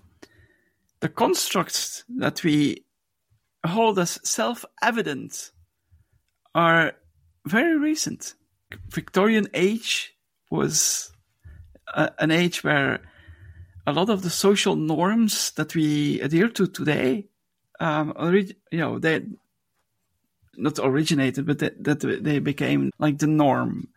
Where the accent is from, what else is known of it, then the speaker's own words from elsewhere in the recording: Belgium; English is a second language; I'm from Belgium, and there were people there from Norway, Sweden, and Holland.